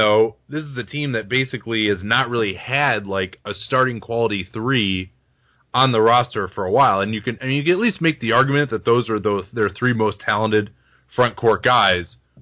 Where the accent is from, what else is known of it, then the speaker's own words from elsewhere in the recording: Chicago, Illinois, United States; I grew up in Chicago. My dad's family is in Michigan, so we would always drive there.